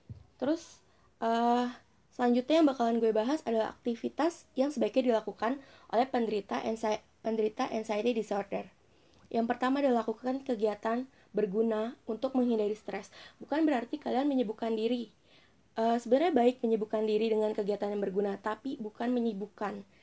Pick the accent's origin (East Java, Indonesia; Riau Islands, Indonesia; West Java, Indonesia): West Java, Indonesia; Bekasi; born there; Gue lahir di Bekasi tanggal 5 Juni tahun 2000. Umur gue sekarang 19 tahun